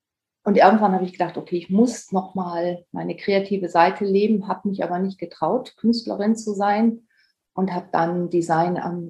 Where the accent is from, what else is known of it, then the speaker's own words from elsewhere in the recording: Lower Saxony, Germany; now in Hamburg, Germany; Ich komme aus Niedersachsen, aus der Nähe von Osnabrück.